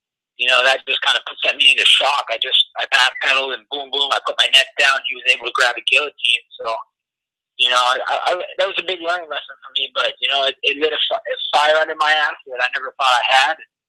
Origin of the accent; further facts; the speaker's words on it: Oregon, United States; I came from Oregon, they came from Brazil